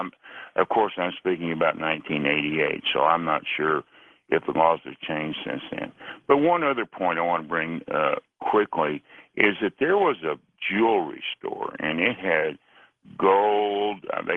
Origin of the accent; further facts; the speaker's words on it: Texas, United States; also born or lived in Southern California / Syracuse; I was born and raised in Texas. I was transferred to Southern California and then to Syracuse, New York. And immediately I realized that I wanted to come back home to Texas.